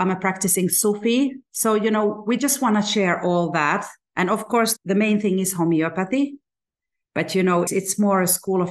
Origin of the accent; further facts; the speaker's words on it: Tanzania; So when I was young, I grew up in Tanzania.